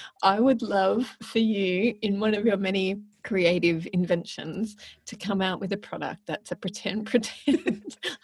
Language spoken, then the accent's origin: English; Melbourne, Victoria, Australia; I know where that's filmed in Melbourne. Aww. That's how much I love my hometown.